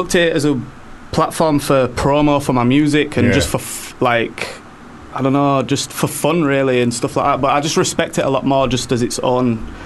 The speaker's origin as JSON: {"language": "English", "town": "Bradford", "region": "Yorkshire and the Humber", "country": "United Kingdom", "tie": "born or raised there", "said": "Yeah. Still live there. Lived there all my life, yeah."}